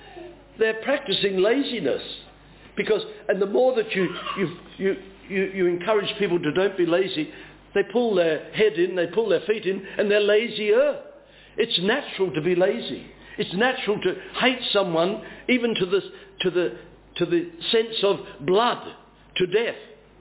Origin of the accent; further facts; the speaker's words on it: Barmera, South Australia, Australia; born there; You cannot help where you were born. I was born in Barmra on the River Murray. That was my entrance into the world.